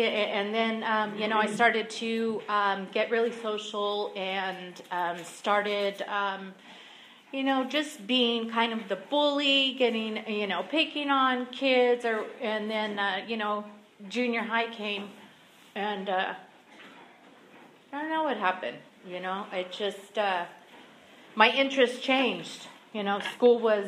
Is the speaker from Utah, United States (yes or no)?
no; Santa Maria, California, United States; And I grew up here in Santa Maria, and my parents, they just celebrated 48 years together